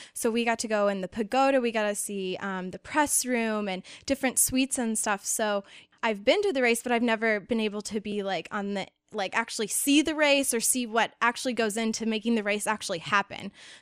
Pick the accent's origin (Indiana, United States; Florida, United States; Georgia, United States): Indiana, United States; Indianapolis; And I grew up in Indianapolis around the city